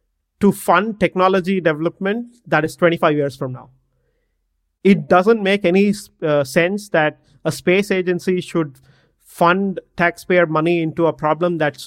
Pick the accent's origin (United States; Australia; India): India; Bangalore, Karnataka; So I'm from Bangalore in India